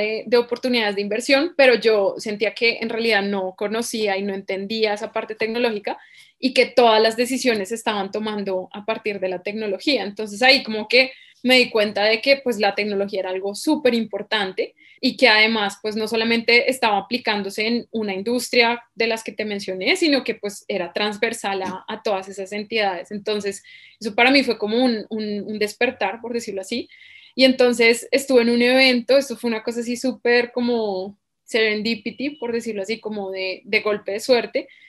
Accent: Bogotá, Colombia; accent: Bogotá; now in Medellín, Colombia; Yo soy bogotana, claramente mi acento lo revela, pero ahorita estoy viviendo en Medellín

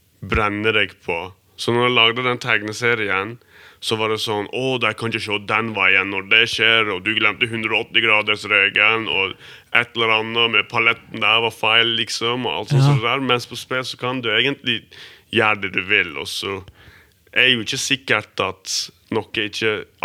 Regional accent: Breim, Vestland, Norway; En time unna Førde. Det heter Breim, der jeg vokste opp.

